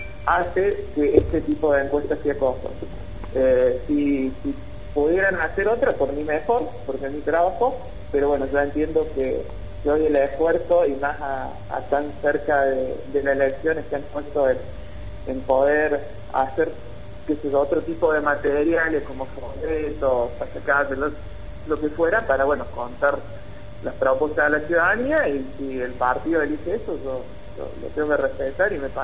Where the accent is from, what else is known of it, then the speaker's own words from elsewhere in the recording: Córdoba, Argentina; yo soy de Córdoba Capital